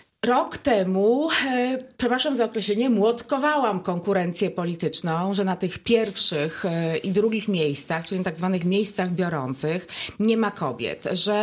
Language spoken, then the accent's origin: Polish; Opole Voivodeship, Poland; Ja w ogóle pochodzę z bardzo specyficznego województwa. To jest województwo opolskie.